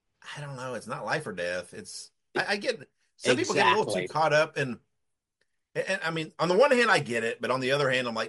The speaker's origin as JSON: {"language": "English", "town": "Indianapolis", "region": "Indiana", "country": "United States", "tie": "born or raised there", "said": "I grew up in Indianapolis wrestling, and people knocked Indianapolis wrestling."}